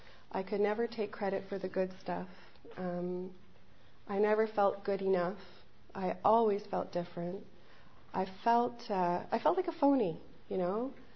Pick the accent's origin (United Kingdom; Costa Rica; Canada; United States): Canada; Montreal, Quebec; I'm one of three. I grew up in Montreal, and my parents split.